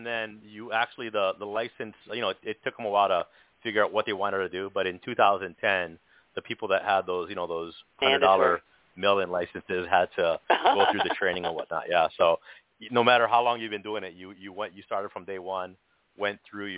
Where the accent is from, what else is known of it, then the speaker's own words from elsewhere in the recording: Hawaii, United States; I'm from Hawaii originally, but was in Northern California and kind of looking, you know, looking to move back to the islands.